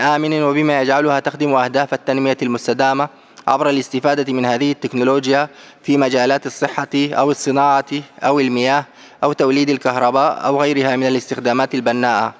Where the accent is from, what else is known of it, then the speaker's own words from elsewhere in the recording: Sudan; لقد ظلت بلادي السودان شريكا فاعلا في كل الجهود الرامية إلى نزع السلاح بمختلف أنواعه وأشكاله